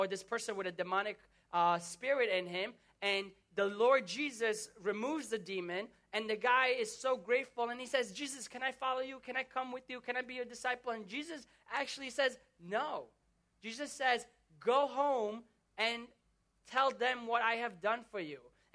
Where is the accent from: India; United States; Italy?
Italy; Sicily; I grew up in Sicily, that island at the bottom.